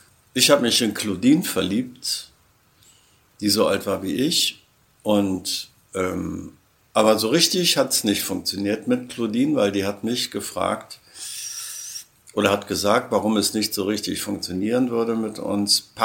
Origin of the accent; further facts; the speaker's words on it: Bergen, Lower Saxony, Germany; in Bergen-Belsen, in meinem Heimatort? Ich komme aus Bergen.